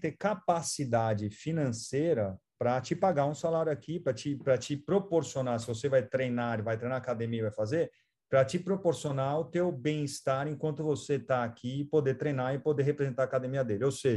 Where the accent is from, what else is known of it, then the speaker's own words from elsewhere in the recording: United States; Apesar de ser americano, às vezes, eu sou americano e me sinto imigrante.